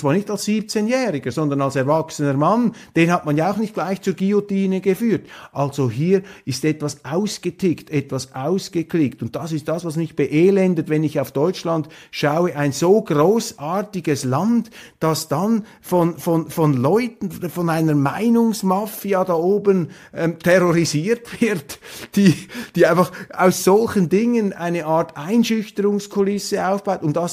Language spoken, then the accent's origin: German; Switzerland; Also hier als Schweizer, jenseits der Landesgrenze, schaue ich mir das an.